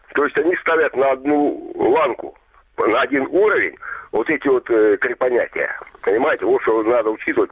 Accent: Kramatorsk, Donetsk Oblast, Ukraine; Я из Донбасса, из Донецкой области, из Краматорска.

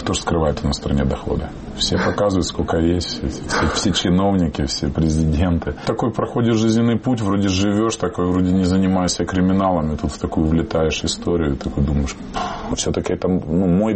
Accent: Kyiv, Ukraine; now in Moscow, Russia; Ну, потому что я из Киева, да

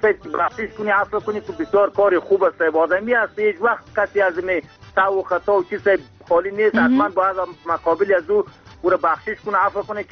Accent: Afghanistan; Persian is a second language; ما از افغانستان هستیم

